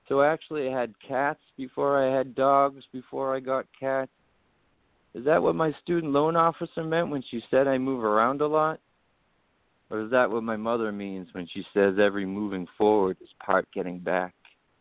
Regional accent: Everett, Massachusetts, United States; now in Malden, United States; I live in Malden currently, which is just north of Boston. I grew up right in Everett, the next town over. Yeah, I love Boston.

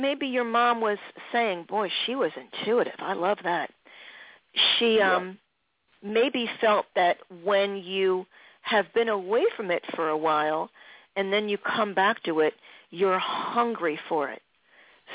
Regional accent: Jenkintown, Pennsylvania, United States; I was brought up in Jenkintown, PA, and you're a Philadelphia guy

